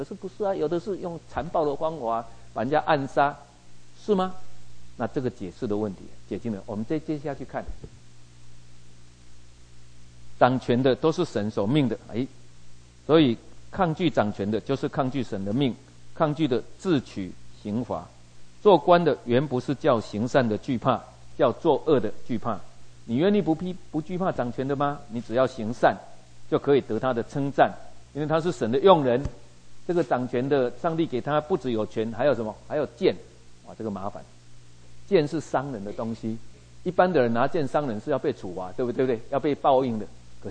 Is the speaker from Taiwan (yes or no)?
yes; Taiwan; 所以我们过去小的时候，我们在台湾长大都知道这个过程